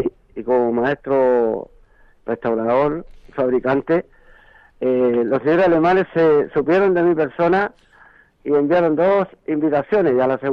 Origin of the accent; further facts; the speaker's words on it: Chile; los únicos latinos somos los chilenos que... vamos a representar Chile a ese lugar.